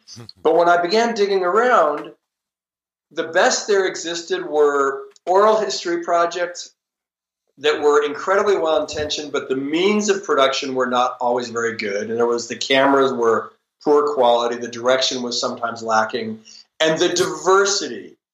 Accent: Los Angeles, California, United States; So I was born and raised actually here in Los Angeles. One of the few people who was born and raised here and actually lives here.

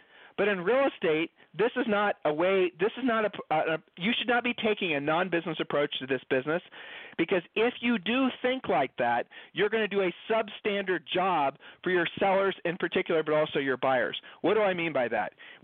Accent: Ohio, United States; Julie and I moved. We're from Ohio. We've lived all over the country.

